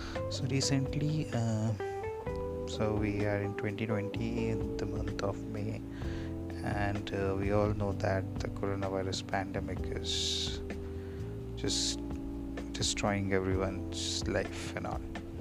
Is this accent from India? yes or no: yes; Gorakhpur, Uttar Pradesh, India; I'm from Gorakhpur, Uttar Pradesh.